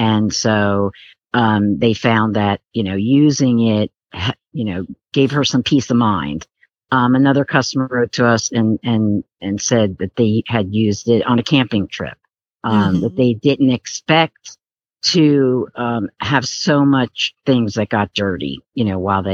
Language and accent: English; New Jersey, United States; We're originally from New Jersey.